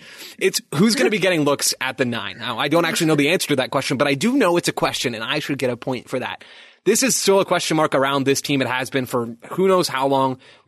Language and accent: English; United States; I'm an American. I like American beverages.